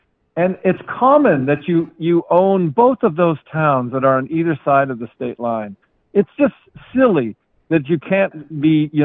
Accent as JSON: {"language": "English", "town": "San Francisco", "region": "California", "country": "United States", "tie": "born there", "said": "I was born in San Francisco, but I don't live there."}